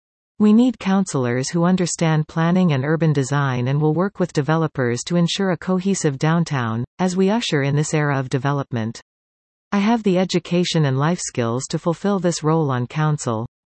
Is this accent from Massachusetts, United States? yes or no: yes; Cambridge, Massachusetts, United States; I love living in Cambridge. I was raised here and now I am raising my three kids here.